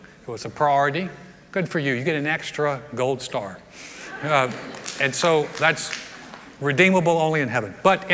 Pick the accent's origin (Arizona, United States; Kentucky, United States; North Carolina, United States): North Carolina, United States; I grew up Baptist in the South, Southern Baptist in the South, in North Carolina.